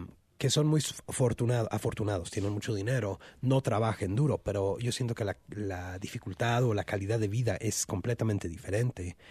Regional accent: United States; born there; yo soy chicano, claro, yo nací aquí en Estados Unidos.

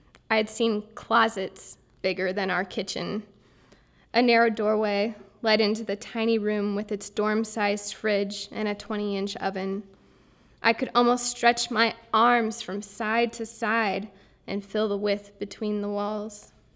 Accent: Midwest, United States; In my hometown, I was surrounded by relative comfort, found in the stuff and things of Midwestern mediocrity.

